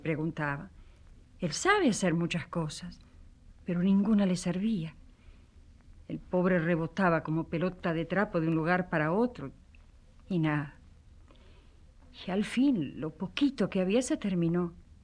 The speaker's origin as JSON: {"language": "Spanish", "region": "Atacama", "country": "Chile", "said": "De tierra adentro, de la Atacama."}